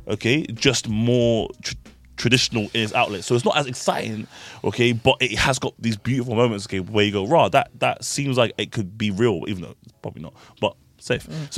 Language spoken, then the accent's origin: English; Sudan; born there; because I was born in Sudan, you know what I mean?